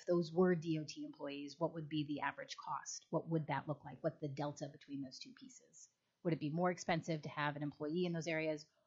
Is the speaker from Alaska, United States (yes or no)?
yes; Nome, Alaska, United States; As you know, I was born and raised in Nome.